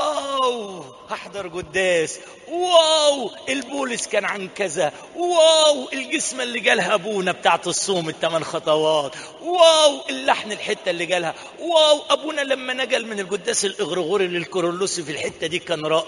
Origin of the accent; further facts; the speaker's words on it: Upper Egypt, Egypt; عندنا في الصعيد يقولوا يدق له الشبر